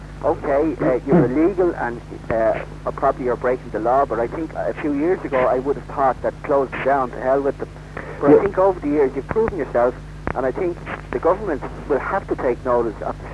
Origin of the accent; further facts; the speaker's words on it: Inchicore, Leinster, Ireland; That I'm from Inchicore myself.